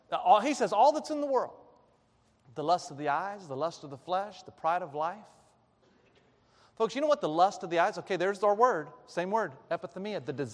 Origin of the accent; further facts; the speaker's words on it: Knoxville, Tennessee, United States; born there; I was born in Tennessee. I was born up in Knoxville. That's where I was born.